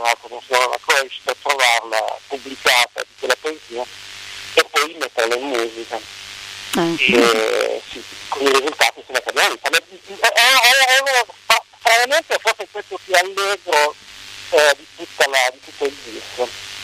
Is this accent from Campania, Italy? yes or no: no; Bologna, Emilia-Romagna, Italy; vengo a meno per età dalla Romagna, che è terra, insomma, di liscio e di mazurka, poi sono pure di Bologna